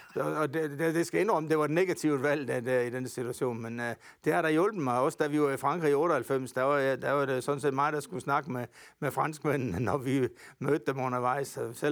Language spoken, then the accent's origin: Danish; Jutland, Denmark; Altså, jeg er jyde som bare pokker. Og jeg føler altid det at komme hjem, når jeg kommer hjem til Jylland.